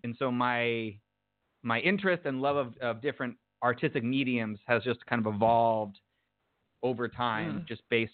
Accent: United States; growing up in the United States, despite our current administration, there is still this entrepreneurial, like, yes, go and be whatever you want kind of feeling.

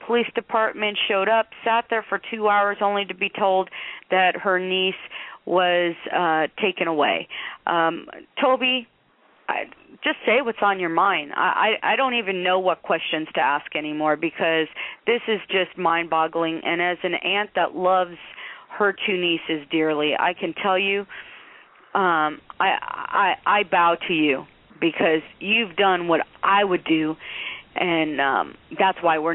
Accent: Los Angeles, California, United States; I'm from Los Angeles

